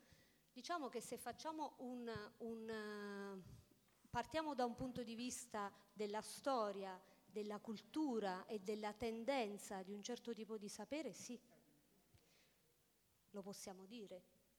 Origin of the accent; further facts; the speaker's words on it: Sulmona, Abruzzo, Italy; Io vengo da Sulmona e sono originaria di Pacentro, che ha le pendici della Maiella.